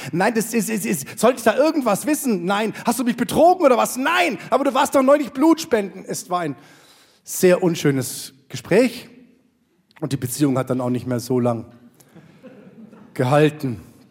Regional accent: Bavaria, Germany; Bei uns in Bayern, da kamen traditionell externe Angstmachfachleute in den Unterricht und haben professionell Schrecken verbreitet.

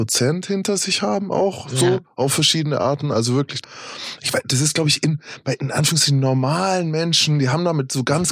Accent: Nuremberg, Bavaria, Germany; als Nürnberger

